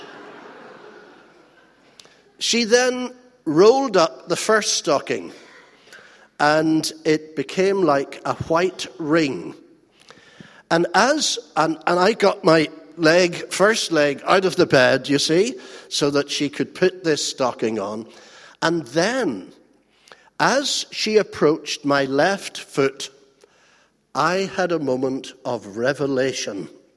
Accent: Ireland; As you may have heard, I am from Ireland. It is the doorstep of heaven.

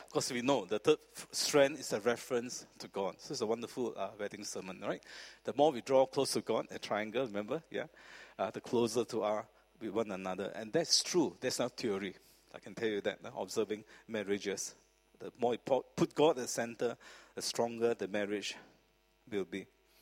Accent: Malaysia; moved away as an adult; now in Singapore; And I came as a student from Malaysia, wondering what in the world am I doing in Singapore?

